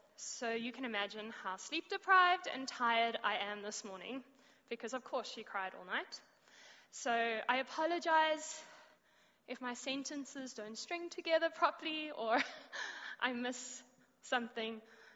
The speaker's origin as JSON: {"language": "English", "town": "Johannesburg", "region": "Gauteng", "country": "South Africa", "said": "I come from South Africa, Johannesburg."}